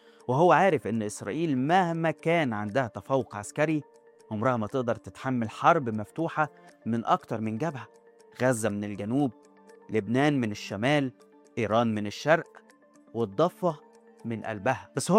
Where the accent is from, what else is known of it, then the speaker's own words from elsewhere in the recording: Egypt; سؤال مهم يخصنا احنا كمصريين